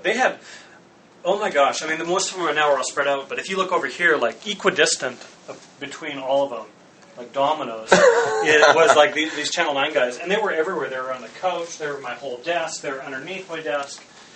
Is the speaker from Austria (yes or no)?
no; Kamloops, British Columbia, Canada; born there; So when I was 6 years old up in Canada, I was born in Kamloops, British Columbia, and I started skateboarding.